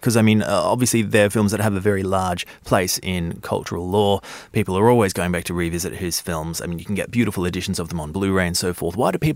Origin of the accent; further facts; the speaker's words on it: Australia; when I was growing up in Australia, and there weren't always the beautiful old cinemas that would be showing older films